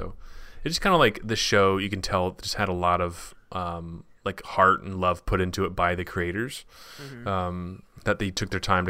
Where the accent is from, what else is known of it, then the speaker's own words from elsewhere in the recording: Tampa, Florida, United States; I grew up in Tampa, which is even worse.